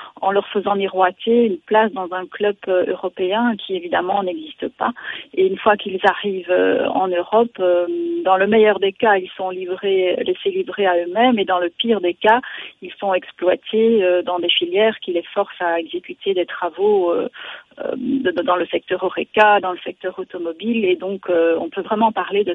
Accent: Belgium; qui ont échoué chez nous en Belgique

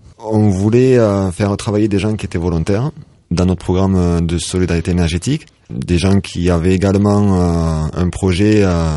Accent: Rodez, Occitanie, France; Je suis né à Rodez et j'ai grandi aux alentours de Rodez tout le temps.

